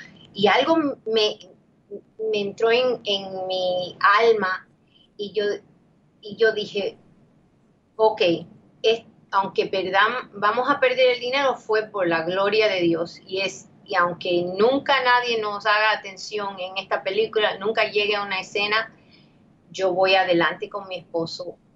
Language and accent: Spanish; Cuba; No yo, porque yo soy cubana